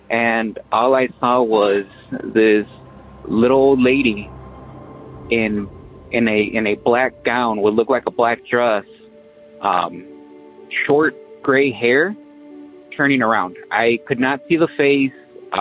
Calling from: Waukegan, Illinois, United States

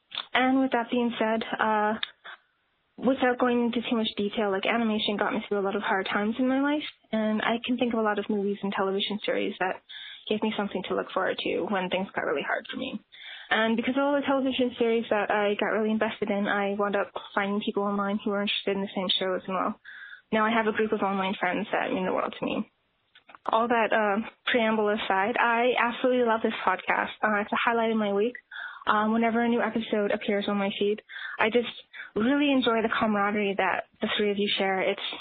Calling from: Northwest Territories, Canada; I'm calling you from the Northwest Territories in Canada.

